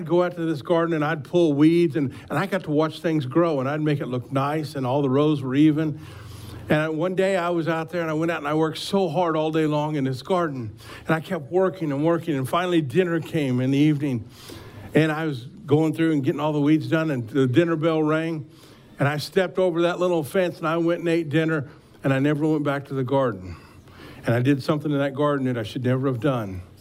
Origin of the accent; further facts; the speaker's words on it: Missouri, United States; Now, I can tell you, I grew up in Missouri, and we had, my grandmother, even though we had about 80 acres that we worked with and we grew things on